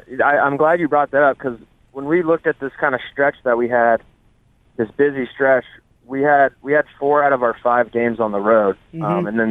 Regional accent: Kansas City, Missouri, United States; And I think growing up in the Midwest, especially here in Kansas City

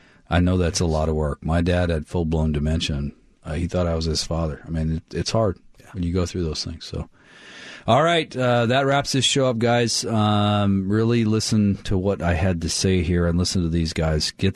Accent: Olympia, Washington, United States; And I'm from Olympia. And we used to build waterfront homes down there.

